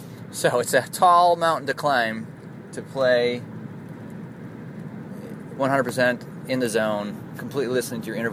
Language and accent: English; Buffalo, New York, United States; a harmonica virtuoso from my hometown of Buffalo.